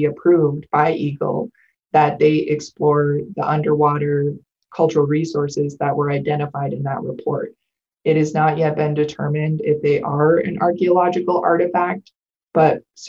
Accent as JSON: {"language": "English", "region": "Michigan", "country": "United States", "tie": "born or raised there", "said": "Really, growing up on the Bay Mills Indian Community Reservation, you get to see how much every person believes in you as an individual."}